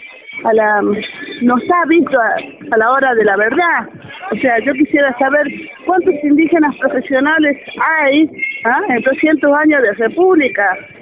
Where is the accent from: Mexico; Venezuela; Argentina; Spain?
Argentina; A nosotros siempre nos hablan de igualdad, de que de somos argentinos, ¿no?